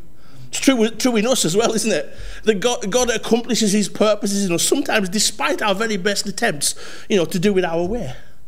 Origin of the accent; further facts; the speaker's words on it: North West England, United Kingdom; when I was growing up in Cumbria, all things meant all things.